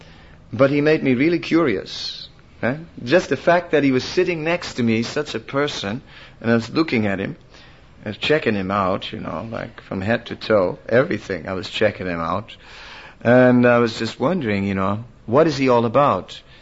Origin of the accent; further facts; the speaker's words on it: Netherlands; English is a second language; because I'm from Holland, you know.